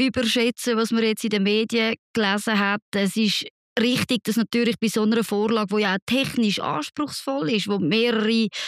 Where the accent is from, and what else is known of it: Switzerland